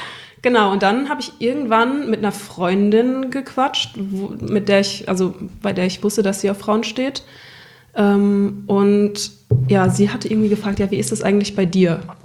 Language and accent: German; Worms, Rhineland-Palatinate, Germany; now in Cologne, Germany; Bei Worms.